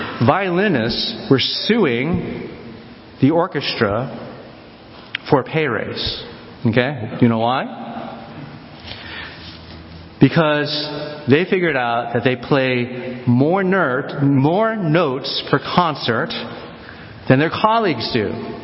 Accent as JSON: {"language": "English", "country": "United States", "said": "whether it be linguistically, I'm fully American, I only speak one language, right?"}